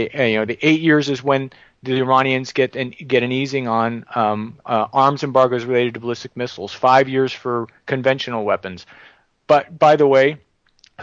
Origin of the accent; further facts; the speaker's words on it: Livermore, California, United States; And I actually, I grew up in Livermore, California, home to Lawrence Livermore Nuclear Laboratory, the world's leading nuclear weapons research facility.